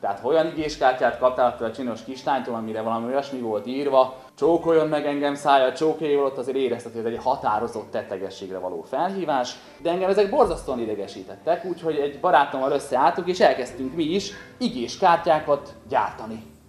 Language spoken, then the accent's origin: Hungarian; Borsod-Abaúj-Zemplén, Hungary; én Abaújból jöttem, ott nagyon sok lelkésznek van a mosdóba egy biblia.